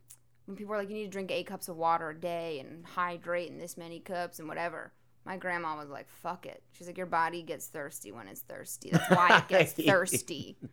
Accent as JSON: {"language": "English", "town": "New York City", "region": "New York", "country": "United States", "tie": "born or raised there", "said": "I grew up in New York City, so I don't even know what a farm is."}